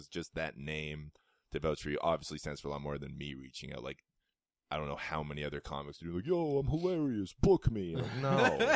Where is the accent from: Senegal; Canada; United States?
Canada; I felt pride in being Canadian, and I'd never felt that before. And I don't want to leave Canada.